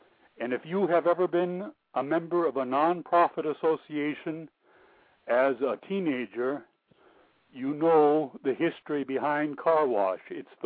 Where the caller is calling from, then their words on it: California, United States; I'm calling from the great county of Sonoma in California.